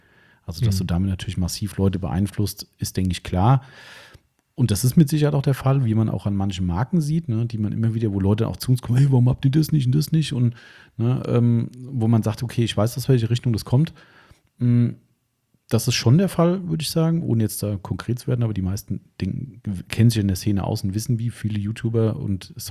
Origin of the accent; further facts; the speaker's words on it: Hesse, Germany; Also ich bin da hier aus dem Taunus.